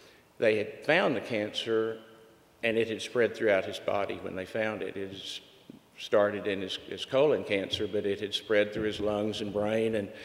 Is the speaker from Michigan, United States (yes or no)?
no; Houston, Texas, United States; When I grew up in Houston, my dad took care of an elderly lady outside of Houston